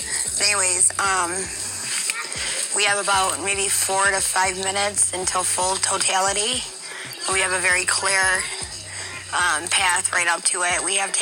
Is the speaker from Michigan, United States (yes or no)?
yes; Sterling Heights, Michigan, United States; I grew up in Sterling Heights.